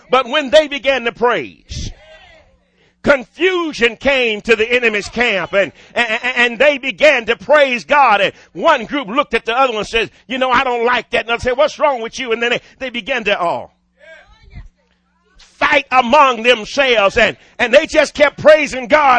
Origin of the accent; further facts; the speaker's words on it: Dallas, Texas, United States; I'm a native Texan and I was born and raised in Dallas.